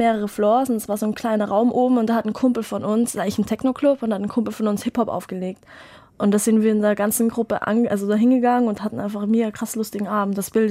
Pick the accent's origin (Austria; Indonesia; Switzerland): Austria; Vienna; moved away as an adult; now in Berlin, Germany; ich bin eigentlich aus Wien, bin damit nach der Matura, also nach dem Abi, nach Berlin gezogen.